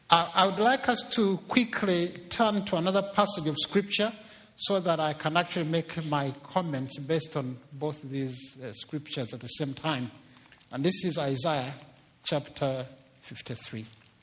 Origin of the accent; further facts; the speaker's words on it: Canada; And so I was there as a Canadian.